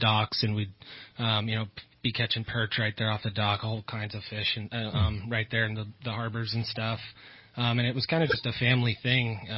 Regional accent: Camino, California, United States; I grew up in Placerville, California, in a little, actually a little town of Camino, mm-hmm. up above Placerville.

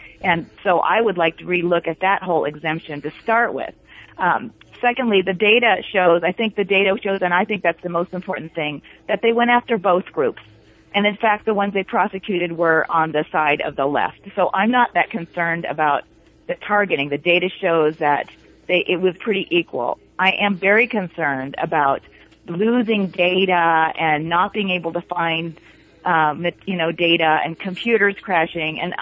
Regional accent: California, United States; now in Grass Valley, United States; I grew up in the Bay Area. I spent my life, my summers and weekends up here in Grass Valley, where I live now

